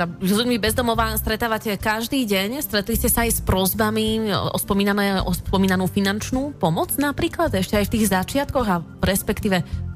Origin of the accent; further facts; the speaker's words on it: Martin, Žilina Region, Slovakia; Som Martinčanka